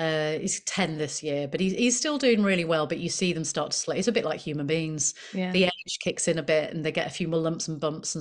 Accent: Leeds, Yorkshire and the Humber, United Kingdom; But I grew up in a Christian family in Leeds. So I'm from Leeds originally. You might not hear it.

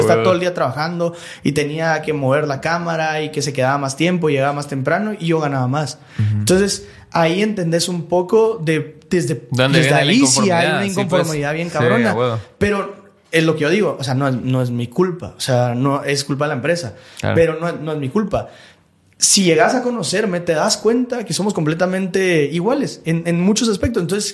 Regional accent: Guatemala; todos somos chapines, y creo que eso es lo que debería de ser prioridad.

